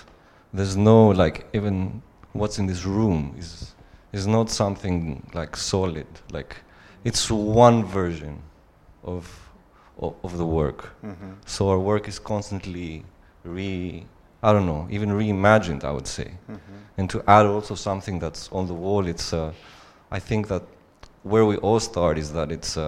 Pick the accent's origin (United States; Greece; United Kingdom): Greece; English is a second language; I mean, we're just from Greece, and that's why you see Greece here.